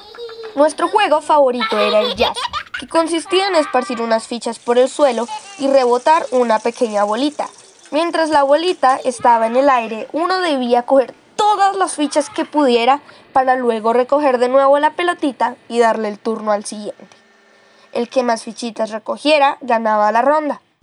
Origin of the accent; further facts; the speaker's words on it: Villapinzón, Cundinamarca, Colombia; born there; Tengo 73 años y nací en Villa Pinzón en el año de 1950. Soy la mayor de 10 hermanos